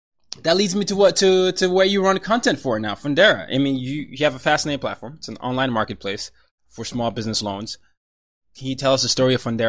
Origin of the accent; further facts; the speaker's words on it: Nigeria; and I come from Nigeria as well, so you know, a lot of the credit card culture is not something we share.